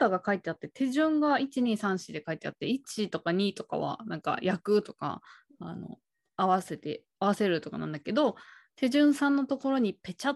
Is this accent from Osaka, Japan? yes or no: no; Kunitachi, Tokyo, Japan; 私の地元の東京の国立だとタコ1000300円だったんだけど